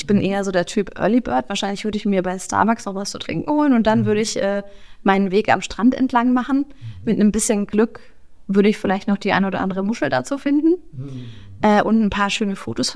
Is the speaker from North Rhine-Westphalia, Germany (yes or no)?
no; Hesse, Germany; das SCH und CH ist ja schwierig für mich als Hesse.